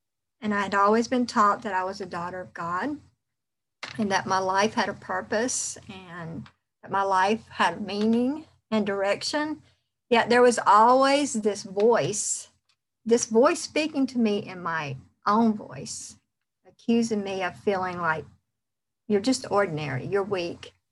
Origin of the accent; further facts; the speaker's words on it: Douglas, Georgia, United States; I am from the South, in case you can't tell. I'm actually from a little small town off the beaten path called Douglas, Georgia.